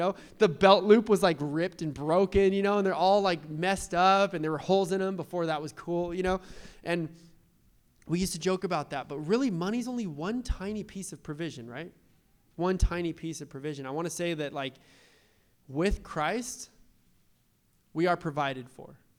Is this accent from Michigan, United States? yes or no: no; San Diego, California, United States; Now, we grew up in San Diego. Like, it's not like we grew up in a broke city, but both of us came from single moms